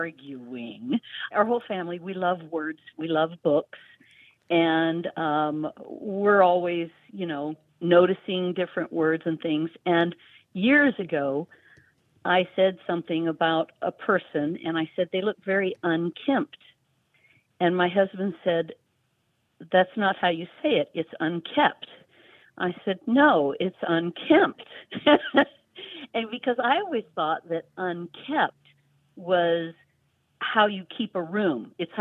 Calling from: Georgia, United States; I'm calling from North Georgia.

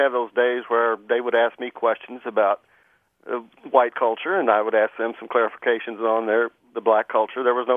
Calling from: Cleburne, Texas, United States

